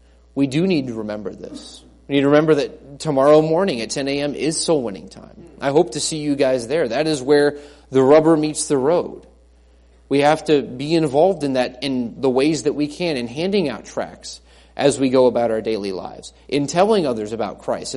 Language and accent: English; Rootstown, Ohio, United States; also born or lived in Stow, Ohio; where I grew up in Akron, Ohio area, in Rootstown, Ohio, in Stowe, Ohio